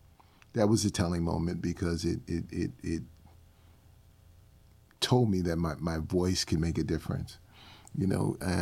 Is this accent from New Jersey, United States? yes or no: yes; New Jersey, United States; now in Texas, United States; Yeah, I'm from New Jersey. Yeah, I don't know what God had on his mind to have me in Texas, yeah. but Texas is my home now.